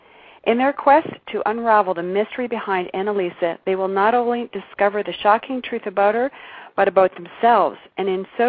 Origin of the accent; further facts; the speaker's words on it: Canada; and we're recording live here from Toronto, Ontario. I'm a Canadian gal